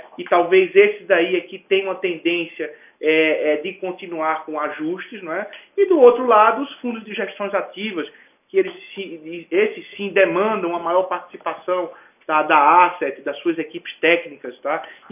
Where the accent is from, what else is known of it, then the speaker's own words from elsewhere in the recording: Northeast Region, Brazil; minhas origens são lá por cima, né? Eu sou nordestino e comecei minha carreira em 86 lá na região.